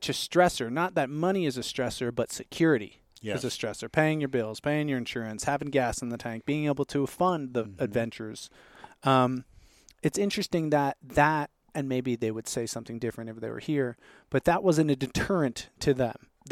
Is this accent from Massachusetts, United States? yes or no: no; Long Island, New York, United States; I am from Long Island, New York. There is no wilderness out there.